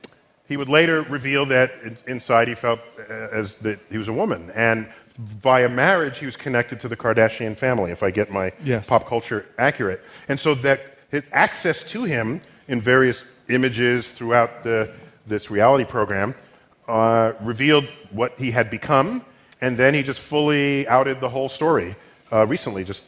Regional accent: United States; No. I'm an American.

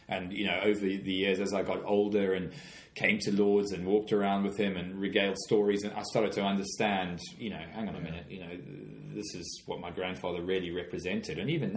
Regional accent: South Africa; I grew up in South Africa.

